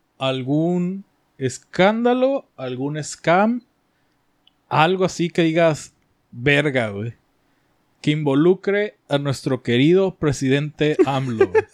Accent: Mexico; espérate, soy mexicano y todo. Los mexicanos somos un poco más lentos en tecnología en general

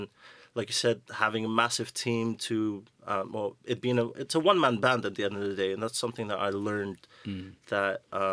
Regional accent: Netherlands; I'm from Holland, born and raised. My dad's Indian. My mom is South American. She's from Suriname

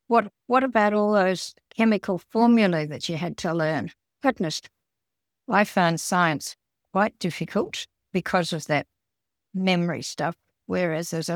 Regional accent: South Australia, Australia; also born or lived in Hamilton, Victoria; I was educated and grew up in South Australia.

